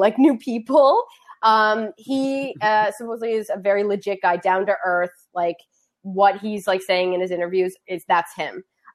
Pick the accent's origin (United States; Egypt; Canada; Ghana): Canada; East Coast; I'm from the East Coast. I didn't get a fan vote.